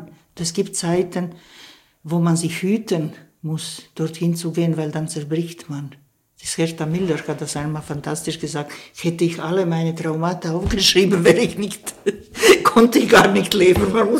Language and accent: German; Switzerland; ich bin Schweizer. Und in diesem Schweizer hat ein Türke Platz.